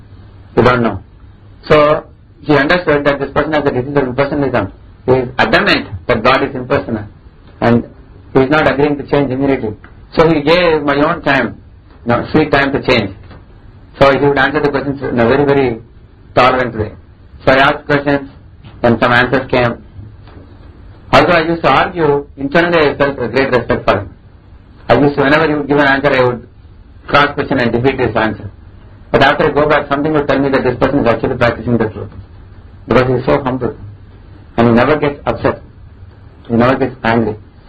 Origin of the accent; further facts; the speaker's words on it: South India, India; English is a second language; because I come from South India.